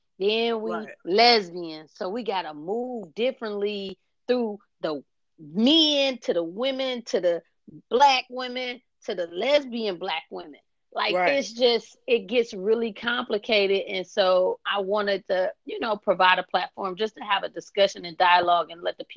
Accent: Cleveland, Ohio, United States; So yeah, I am from Cleveland. I don't think I said that yet on the show.

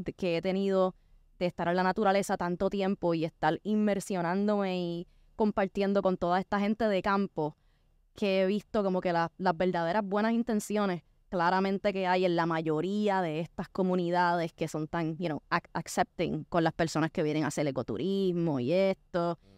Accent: Puerto Rico; Yo como puertorriqueña, siempre quiero estar apoyando el turismo local

